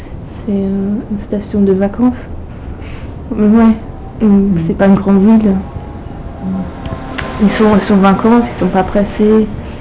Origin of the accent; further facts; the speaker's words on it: United Kingdom; French is a second language; now in France; Des fois comme une étrangère parce que les Français n'aiment pas trop les Anglais, je pense.